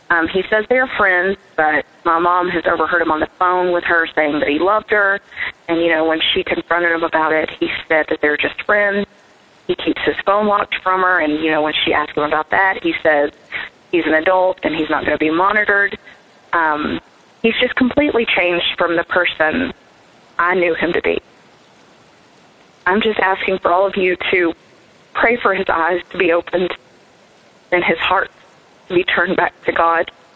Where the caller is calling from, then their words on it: Tennessee, United States; I'm calling from Tennessee.